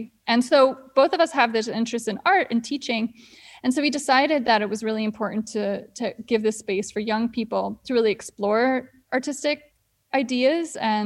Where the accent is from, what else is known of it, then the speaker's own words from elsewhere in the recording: Oneonta, New York, United States; also born or lived in Germany; I was 2 years old when we moved from Germany to Oneonta. So I'm pretty much always been in upstate New York.